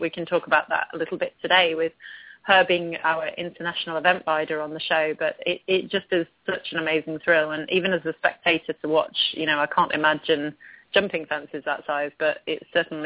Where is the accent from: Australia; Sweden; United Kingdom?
United Kingdom; England; growing up in England, everybody wears a helmet for the most part.